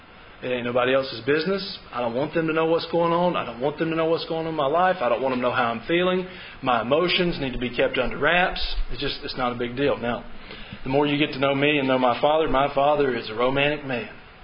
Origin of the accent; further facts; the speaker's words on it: Georgia, United States; now in Tennessee, United States; We're in Tennessee. I'm from Georgia.